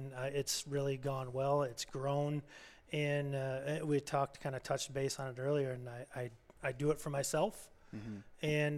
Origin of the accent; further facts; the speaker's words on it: Faribault, Minnesota, United States; Southern Minnesota. Okay. Yeah. But only about a half hour from the very south end, like down in the Faribault area is originally where I grew up.